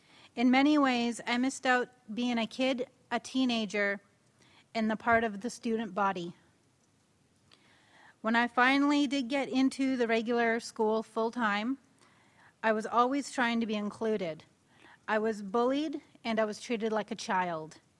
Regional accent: Yellowknife, Northwest Territories, Canada; I am from Yellowknife and Northwest Territories, Canada. I am an Indigenous person with an intellectual disability

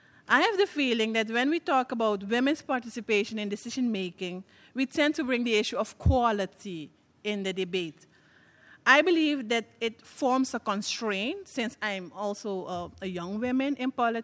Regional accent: Suriname; from Suriname. A member of parliament, the youngest member. We do have a success story in Suriname.

